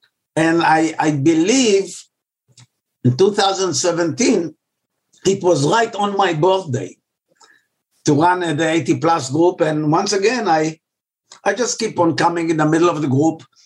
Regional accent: Israel; I grew up in Israel, and of all things, I lived a mile from the Mediterranean

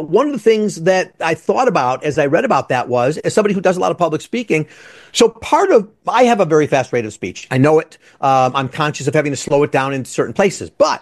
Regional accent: Midwest, United States; and I'm from the Midwest, but my New York type rate of speech.

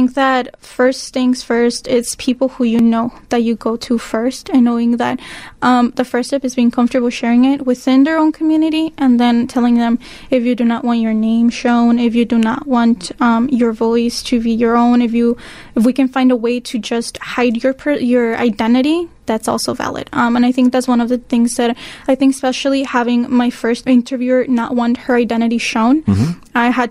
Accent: Chicago, Illinois, United States; I come from the Little Village area, so it's a predominant immigrant community. It's the second community of immigrants here in Chicago, the first being Pilsen.

